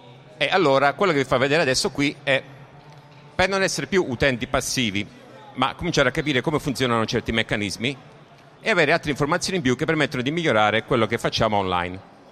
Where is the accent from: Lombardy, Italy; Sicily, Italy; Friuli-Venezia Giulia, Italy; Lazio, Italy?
Lombardy, Italy; Pavia; vengo da Pavia dove mi occupo di ingegneria informatica